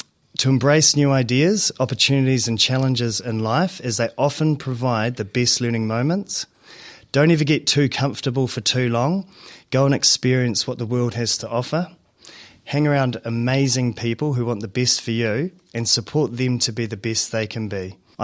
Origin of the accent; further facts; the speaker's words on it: Nelson, Tasman, New Zealand; I grew up in Nelson and I loved playing rugby.